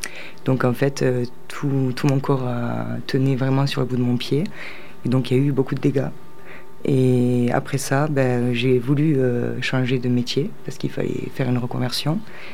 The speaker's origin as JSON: {"language": "French", "region": "Occitanie", "country": "France", "tie": "born or raised there"}